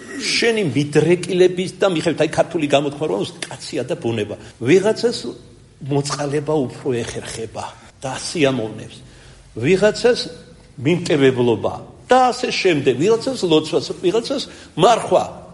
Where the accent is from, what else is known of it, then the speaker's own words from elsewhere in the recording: Kartli, Georgia; მე ქართლელი ვარ